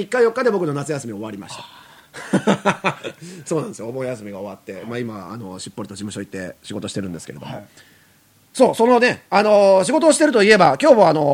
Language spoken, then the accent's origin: Japanese; Kamakura, Kanagawa, Japan; 僕鎌倉出身なんで鎌倉の花火大会はよく行くんですけど